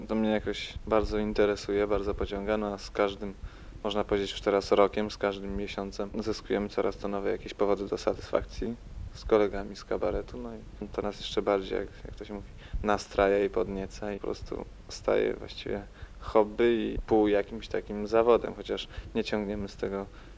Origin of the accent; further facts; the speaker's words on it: Zamość, Lublin Voivodeship, Poland; born there; now in Kraków, Poland; Urodziłem się w Zamościu, no a obecnie studiuję w Krakowie. Jestem już od paru dobrych lat.